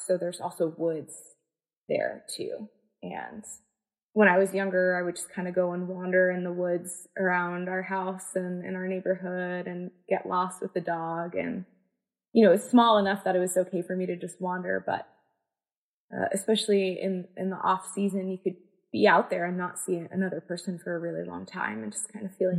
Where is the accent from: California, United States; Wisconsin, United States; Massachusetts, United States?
Massachusetts, United States; Falmouth; also born or lived in Mashpee; I grew up in Falmouth and in Mashpee, which are right next to each other.